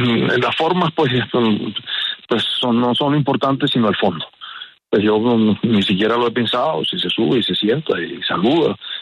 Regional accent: Barranquilla, Atlántico, Colombia; recordemos que somos paisanos, barranquilleros

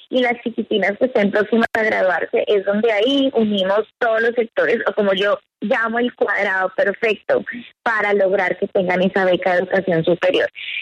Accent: Colombia; como colombiana sé que hay más mujeres colombianas que están haciendo cosas maravillosas

